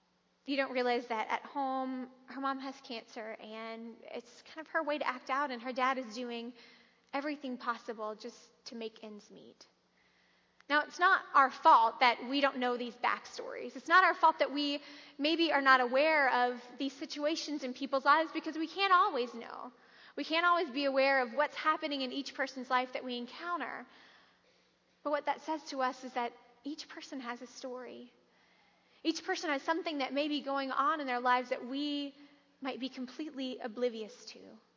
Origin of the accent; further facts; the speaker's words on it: Louisiana, United States; also born or lived in Michigan; now in Kansas City, United States; And being new to Kansas City, neither of us are from the area. I'm from Louisiana, and he's from Michigan.